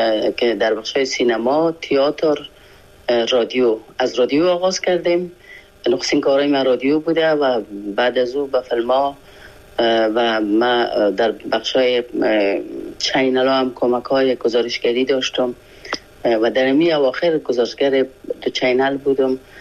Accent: Afghanistan; now in France; یک 5 روز 6 روز بعد از او از افغانستان برآمدم، فرانسه آمدم

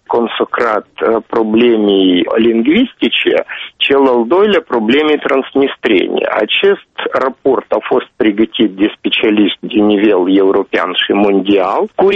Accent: Moldova; born there; Romanian is a second language; eu m-am născut aici în Moldova și mi se pare că datoria mea să știu limba statului unde eu m-am născut este indiscutabilă.

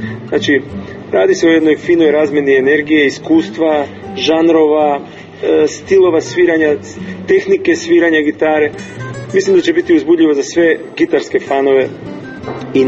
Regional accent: North Macedonia; Bosnian is a second language; moved away; ja sam tu iz Makedonije, dolazim sa Balkana

